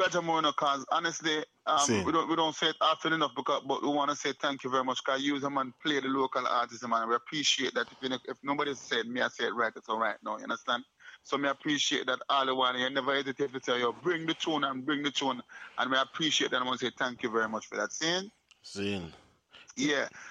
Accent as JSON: {"language": "English", "country": "Jamaica", "said": "we come from Jamaica and nothing can hold on Jamaican people, no matter what kind of way."}